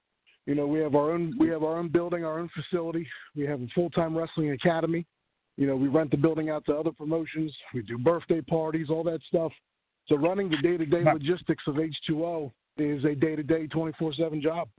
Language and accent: English; Northeast, United States; Growing up in the Northeast, CZW, EC, you know, and all the prevalent Northeast hardcore conventions are in this area.